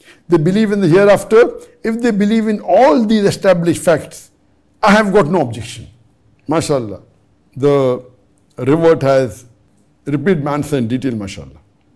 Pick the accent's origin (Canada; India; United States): India; I am from India and I live in India. I am a Hindu by geographical definition.